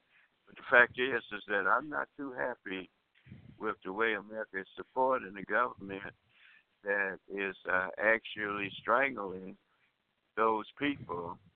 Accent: Alabama, United States; I was encouraged to become a politician in my home state of Alabama

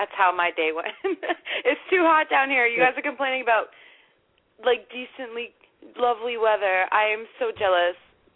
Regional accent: Hawaii, United States; I'm from Hawaii, so you forget about that.

